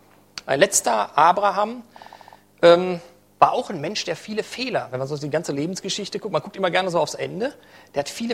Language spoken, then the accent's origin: German; Hagen, North Rhine-Westphalia, Germany; In Hagen, wo ich herkomme